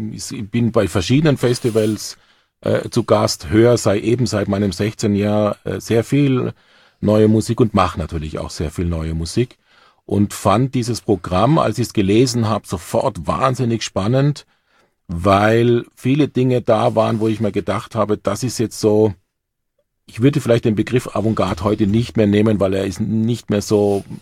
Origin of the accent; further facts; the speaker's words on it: Heidelberg, Baden-Württemberg, Germany; Also ursprünglich bin ich in Heidelberg geboren, aufgewachsen und habe dort an der Musikschule Akkordeon gelernt